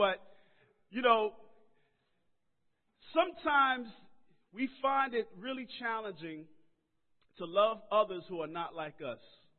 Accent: Brooklyn, New York, United States; You know, I grew up in Brooklyn, and we used to always call Long Island Strong Island.

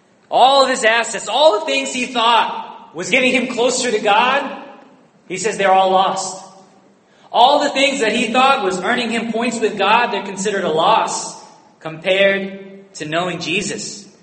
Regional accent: Toms River, New Jersey, United States; I tell people I'm from Tom's River, nobody knows where that is.

